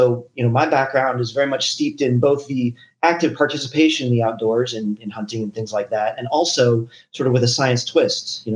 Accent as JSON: {"language": "English", "region": "Colorado", "country": "United States", "tie": "born there", "said": "No, I was born in Colorado, and both my mom and dad were avid outdoorsmen, you know, backpacking, hiking, hunting, fishing, both of them."}